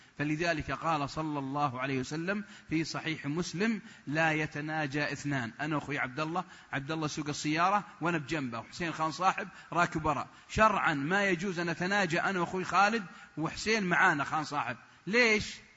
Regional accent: Saudi Arabia; أنا مرة كنت محاضرة زي كذا عندنا في السعودية

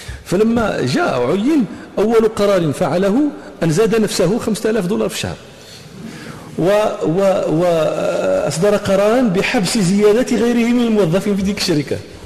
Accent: Morocco; نحن عندنا في المغرب يقولون مثل: اللي تأكل هي العين

